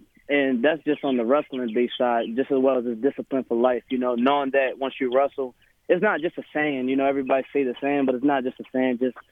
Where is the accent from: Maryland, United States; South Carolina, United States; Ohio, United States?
Maryland, United States; Baltimore; now in Morganfield, United States; So, actually, I'm actually down in Morganfield, Kentucky. I'm from Baltimore City